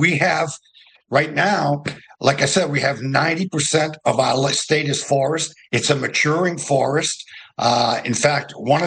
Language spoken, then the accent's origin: English; Lewiston, Maine, United States; Well, in 2023, we had this mass shooting in Lewiston, which is my hometown